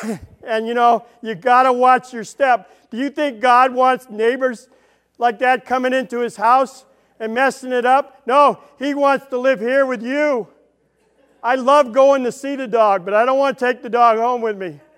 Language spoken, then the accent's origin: English; Brooklyn, New York, United States; I'm a guy from Brooklyn, and I don't know how to talk